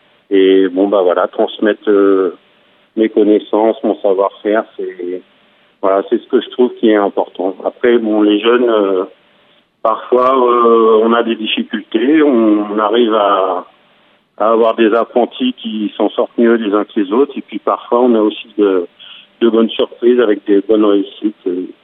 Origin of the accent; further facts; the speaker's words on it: Grand Est, France; Moi, je suis originaire de l'Aube, donc local.